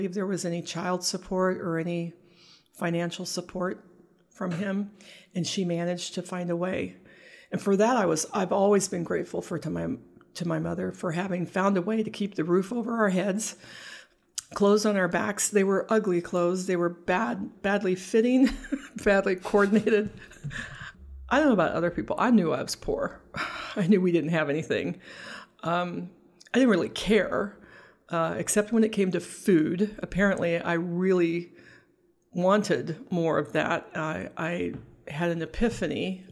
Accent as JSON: {"language": "English", "region": "England", "country": "United Kingdom", "tie": "born there", "said": "Well, I was born in England."}